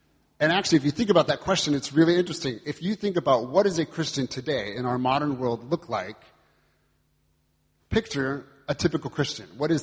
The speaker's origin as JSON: {"language": "English", "region": "California", "country": "United States", "accent": "American", "lives_now": "London, United Kingdom", "said": "lived in the area for the past 7 years here in East London, but you may detect an American accent. I'm originally from California."}